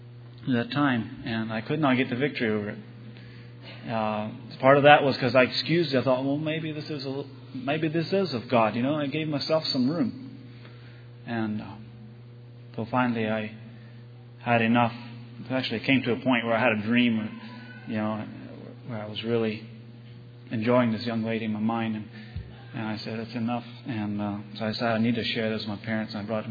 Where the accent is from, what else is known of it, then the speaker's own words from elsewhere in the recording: Bainbridge, New York, United States; I'm from Bainbridge, New York.